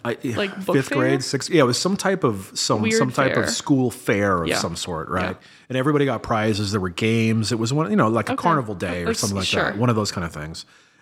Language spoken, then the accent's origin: English; Hong Kong; born there; I was actually born overseas. I was born in Hong Kong. And for the first 18 years of my life or so, I used to travel back and forth to the Far East, right, with my parents and whatnot, right?